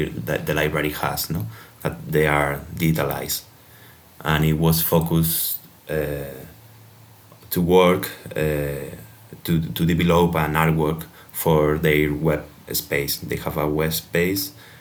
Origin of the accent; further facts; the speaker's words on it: Spain; English is a second language; now in Linz, Austria; In Spain, I'm from Spain, by the way, and then I did a exchange program here in Austria, in Linz, in Interface Cultures, and now I'm there.